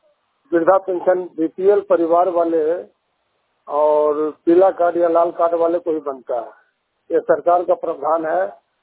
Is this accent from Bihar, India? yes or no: yes; Sadhupur, Bihar, India; मैं नालंदा जिला हरनौत प्रखंड पचौरा पंचायत के साधुपुर गांव का रहने वाला हूं।